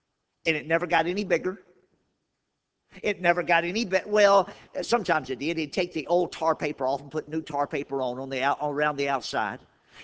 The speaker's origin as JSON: {"language": "English", "region": "Louisiana", "country": "United States", "tie": "born or raised there", "said": "I grew up in Louisiana on the bayous, and there was this one bayou called Jefferson Bayou that we fished on all my life"}